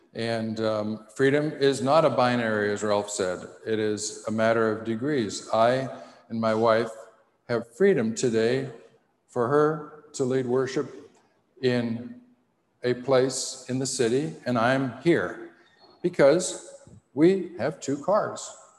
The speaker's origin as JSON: {"language": "English", "region": "Western Canada", "country": "Canada", "tie": "born or raised there", "said": "We grew up in Western Canada"}